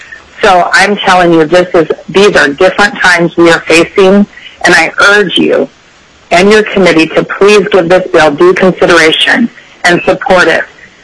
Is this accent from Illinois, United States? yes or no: no; Kodiak, Alaska, United States; born there; I was born in Kodiak.